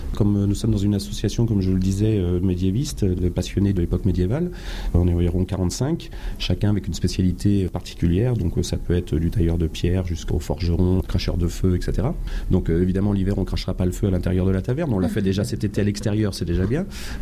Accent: Brittany, France; Parce que c'est mes origines celtiques, je suis breton d'origine.

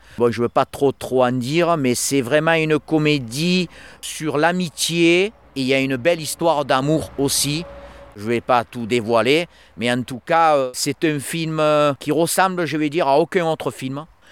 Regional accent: Sainte-Tulle, Provence-Alpes-Côte d'Azur, France; also born or lived in Manosque; moi je suis né à Manosque. J'ai habité pendant de longues années, pendant 30 ans à Sainte-Tulle. Sainte-Tulle, c'est mon village où j'ai passé toute mon enfance.

